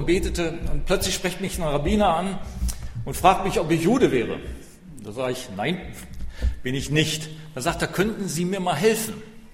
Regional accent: Germany; Ich sage, ich komme aus Deutschland.

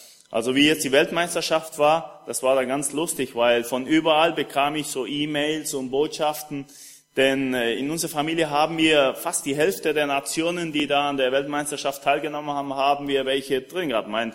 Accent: Germany; now in Argentina; Also ich bin Deutscher, aber bei mir ist es ein bisschen komisch. In Argentinien sagen sie mich, ich bin ein komischer Deutscher. Ich bin nicht in Deutschland geboren und trinke kein Bier.

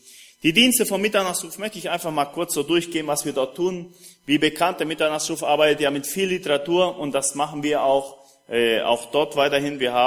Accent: Germany; now in Argentina; Also ich bin Deutscher, aber bei mir ist es ein bisschen komisch. In Argentinien sagen sie mich, ich bin ein komischer Deutscher. Ich bin nicht in Deutschland geboren und trinke kein Bier.

